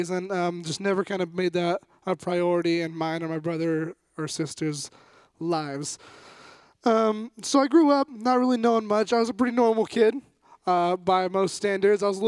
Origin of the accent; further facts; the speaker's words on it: Modesto, California, United States; I'm 20 years old. I was born and raised here in Modesto, California, all that fun stuff.